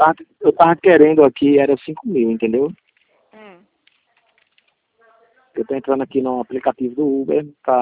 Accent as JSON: {"language": "Portuguese", "town": "Natal", "region": "Rio Grande do Norte", "country": "Brazil", "said": "De Natal."}